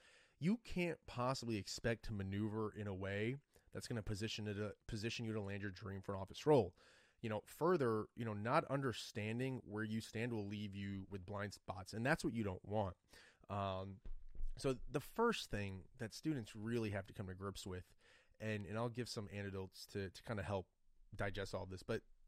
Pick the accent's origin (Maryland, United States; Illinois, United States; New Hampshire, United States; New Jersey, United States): New Jersey, United States; I'm from Jersey.